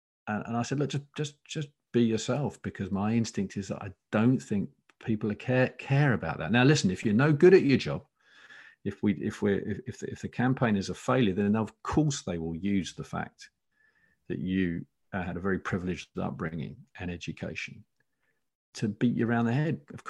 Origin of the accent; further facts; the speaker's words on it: East of England, United Kingdom; I grew up in Essex, right? And I think it's a bit of an Essex thing as well.